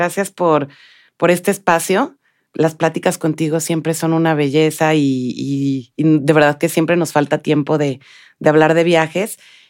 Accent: Mexico; soy mexicana y me sé mover en ciudades complicadas, como la Ciudad de México

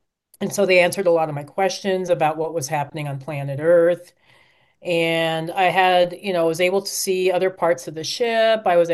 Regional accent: Castle Rock, Colorado, United States; here in my hometown of Castle Rock, which is just south of Denver.

